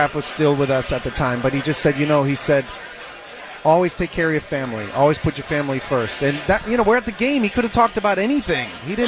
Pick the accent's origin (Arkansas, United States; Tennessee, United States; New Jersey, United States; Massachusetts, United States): Massachusetts, United States; Boston; accent: Boston; I said in my Boston accent